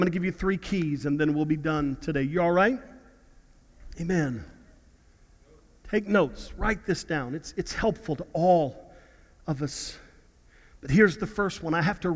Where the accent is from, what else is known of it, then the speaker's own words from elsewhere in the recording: Houston, Texas, United States; A bunch of people in Houston, my hometown today, saying we just got back in our homes from being flooded 2 years ago